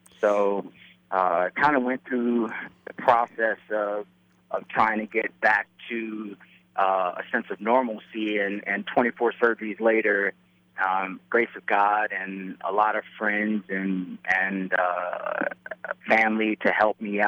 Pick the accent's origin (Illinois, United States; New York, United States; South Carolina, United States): Illinois, United States; Matteson; Well, I grew up in Matteson, Illinois, the south suburb, and then towards the latter part of my life, lived in West Loop.